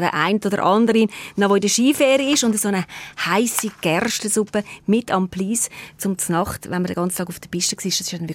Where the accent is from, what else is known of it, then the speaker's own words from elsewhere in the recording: Zurich, Switzerland; Ist klar, als Zürcherin ist natürlich jetzt die rätoromanische Küche nicht das, was ich alltag mache.